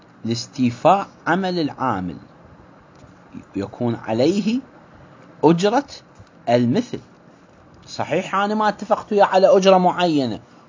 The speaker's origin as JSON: {"language": "Arabic", "country": "Iraq", "said": "إحنا عندنا في العراق"}